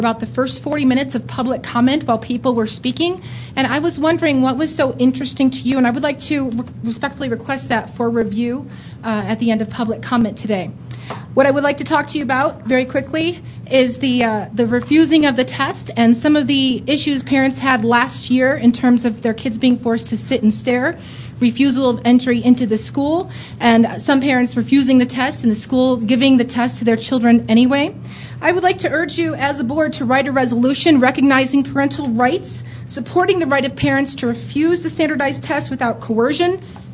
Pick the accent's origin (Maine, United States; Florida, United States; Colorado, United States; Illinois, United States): Colorado, United States; Colorado Springs; I'm from Colorado Springs.